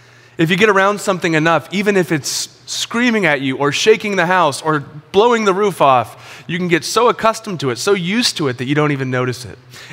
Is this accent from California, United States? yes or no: yes; San Diego, California, United States; Well, growing up in Ocean Beach, I grew up on Saratoga Avenue. My mom and stepdad still live in the home that I grew up in, and it's right underneath the takeoff flight path for Lindbergh Field Airport.